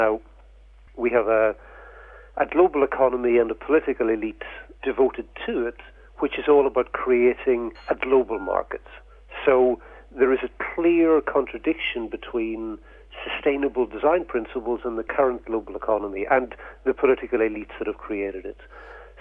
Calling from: Scotland, United Kingdom; I can talk about the European, specifically the British context. I'm speaking from Scotland.

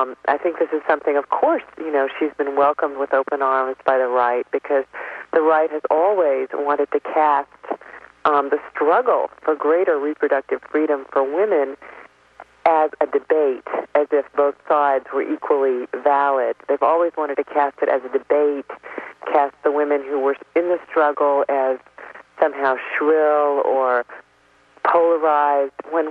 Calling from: New York, United States; I'm calling from New York.

